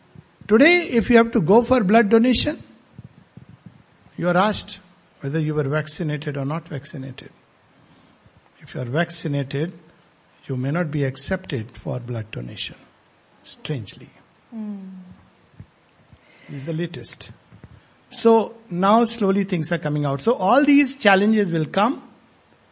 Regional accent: India; Because one of the things that I learned as an Indian is that death doesn't exist.

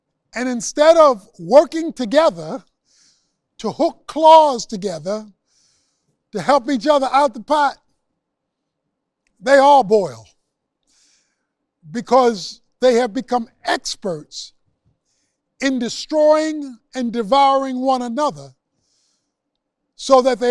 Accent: Baltimore, Maryland, United States; born or raised there

